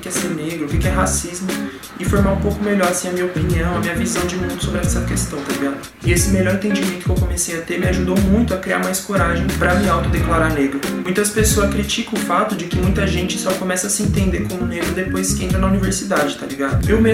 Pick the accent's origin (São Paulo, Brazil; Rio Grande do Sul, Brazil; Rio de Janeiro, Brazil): São Paulo, Brazil; eu nasci e cresci na Brasilândia, um dos distritos com a maior quantidade de pessoas negras em São Paulo. Então eu cresci nessa realidade, onde a maioria das pessoas ao meu redor tinha a pele mais escura e eu tinha a pele mais clara.